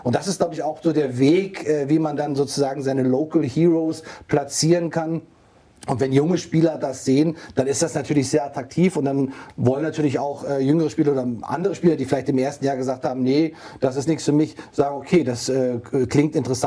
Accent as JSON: {"language": "German", "region": "Berlin", "country": "Germany", "said": "ich komme aus Berlin"}